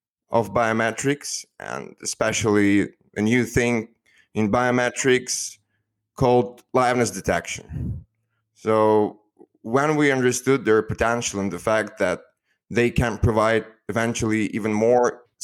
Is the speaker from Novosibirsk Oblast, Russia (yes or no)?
no; Moscow, Russia; English is a second language; moved away; I was born in Moscow. I'm not there anymore, though, but I lived there for the whole of my life. Was born in a middle-class family.